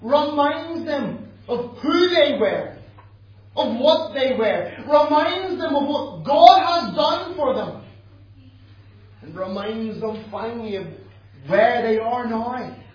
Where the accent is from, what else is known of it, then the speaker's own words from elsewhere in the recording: Ireland; because I'm an Irish man, and people always think I'm a bit wild.